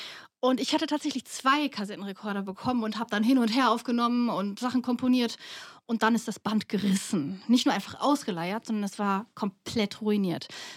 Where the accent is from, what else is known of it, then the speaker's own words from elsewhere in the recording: North Rhine-Westphalia, Germany; Wir sind aus dem Ruhrpott